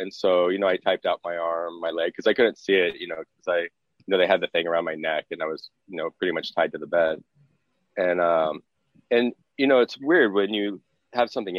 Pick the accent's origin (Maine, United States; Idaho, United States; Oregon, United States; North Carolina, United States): Oregon, United States; Portland; also born or lived in Sacramento, California; So growing up, I started in Sacramento, California. I was only there till I was about seven, though, and moved to Portland.